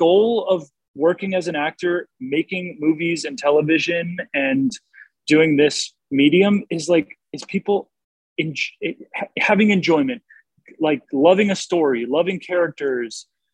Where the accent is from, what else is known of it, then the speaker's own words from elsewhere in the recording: New York, United States; I'm from New York.